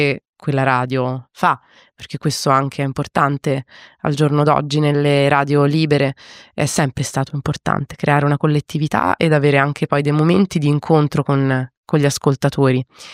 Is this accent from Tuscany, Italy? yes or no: yes; Florence, Tuscany, Italy; now in Rome, Italy; io sono olandese, ma tedesca, ma io in realtà sono cresciuta a Firenze e poi sono trasferita a Roma